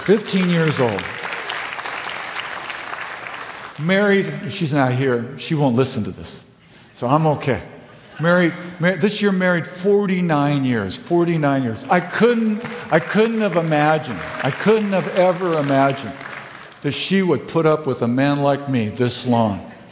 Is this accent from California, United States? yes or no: yes; California, United States; and I'm from Southern California. If you go to any place that's green with water, I'm impressed.